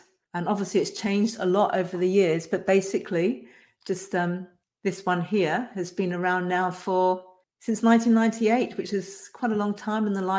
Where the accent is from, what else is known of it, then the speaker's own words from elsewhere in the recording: England, United Kingdom; now in Australia; I was brought up in England, although I live in Australia, I'm English originally.